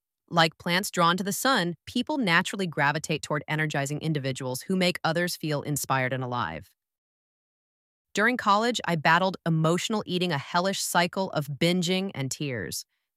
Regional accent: Paris, Île-de-France, France; English is a second language; now in United States; Growing up in Paris, I absorbed French cynicism, bonding through complaining, believing nothing would work out. Moving to America exposed me to the opposite.

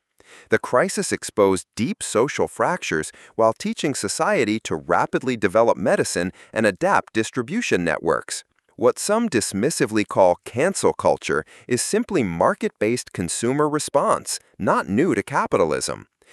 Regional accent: Walterboro, South Carolina, United States; Growing up in Walterboro, South Carolina, I witnessed firsthand the stark reality of America's forgotten towns. Once thriving communities like mine now stand as monuments to economic abandonment

